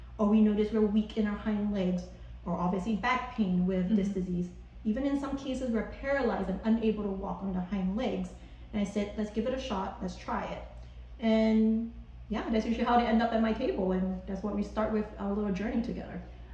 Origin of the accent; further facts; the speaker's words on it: Singapore; I think this also comes into me growing up in Singapore. I have Asian moms and grandma.